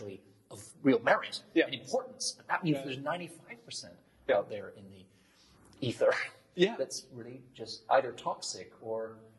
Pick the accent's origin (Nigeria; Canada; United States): Canada; now in United Kingdom; I felt this when I moved to Britain from Canada